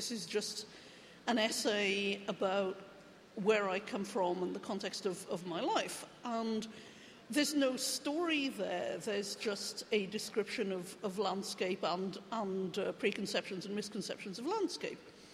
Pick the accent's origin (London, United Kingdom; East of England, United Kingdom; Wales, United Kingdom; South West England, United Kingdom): Wales, United Kingdom; So I would get preconceptions about being Welsh in Canada and particularly in the US. And so I wanted to write about the part of Wales that I came from